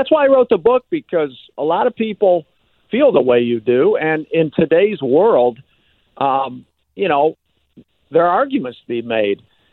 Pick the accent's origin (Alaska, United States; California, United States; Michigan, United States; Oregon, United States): Michigan, United States; I remember growing up in Michigan, you know, I mean, summertime would come, I'm a kid